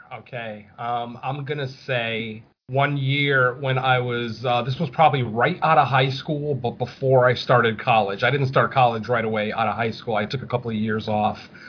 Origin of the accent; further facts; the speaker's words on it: Spain; But I do remember when I was a little kid, I'm from Spain, for anyone who doesn't know.